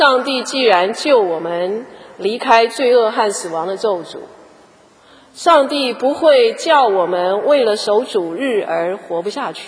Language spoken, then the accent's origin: Chinese; China; 那我们中国人就有一个习惯哈，尽量吃嘛